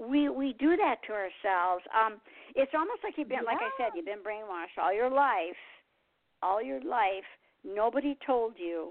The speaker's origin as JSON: {"language": "English", "region": "Michigan", "country": "United States", "said": "I'm from Michigan originally, like I said, and that's the land of ice and snow."}